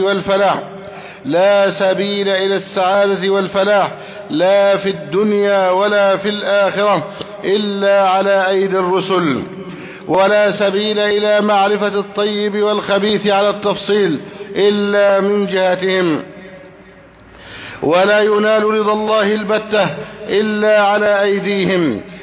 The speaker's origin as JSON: {"language": "Arabic", "country": "Egypt", "said": "اللهم احفظ بلدنا مصر أمنا أمانا"}